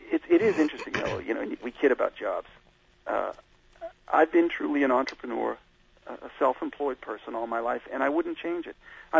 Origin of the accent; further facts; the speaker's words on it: Ireland; Well, I'm Irish, for God's sake.